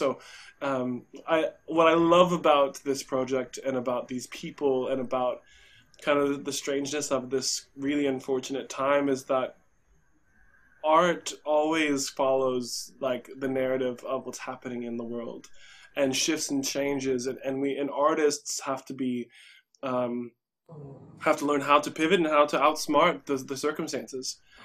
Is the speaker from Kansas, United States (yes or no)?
yes; Olathe, Kansas, United States; I remember I grew up in Olathe, but my experience of Kansas City was always First Fridays